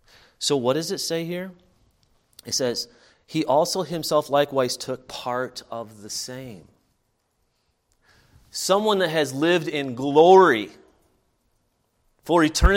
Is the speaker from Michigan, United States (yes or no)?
yes; Michigan, United States; I said, we're from the United States, and told him Michigan, you know, the border with Canada.